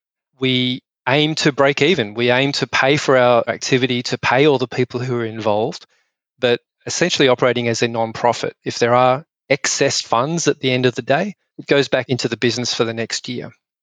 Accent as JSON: {"language": "English", "region": "Northern Territory", "country": "Australia", "tie": "born or raised there", "said": "My background is that I come from Central Australia. I grew up in the deserts out there"}